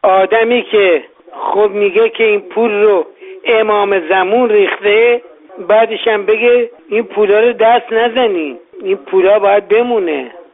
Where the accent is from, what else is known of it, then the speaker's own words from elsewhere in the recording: Iran; now in France; من یک ایرانی هستم که در فرانسه زندگی میکنم و دکترای اقتصاد دارم.